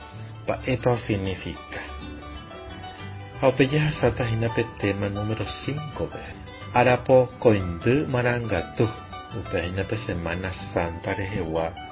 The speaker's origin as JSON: {"language": "Spanish", "country": "Paraguay", "said": "como paraguayo y como originalmente nacidos dentro de la cultura guaraní, ¿verdad? Porque sabemos que manejamos ese idioma y también el castellano, somos bilingüe por eso"}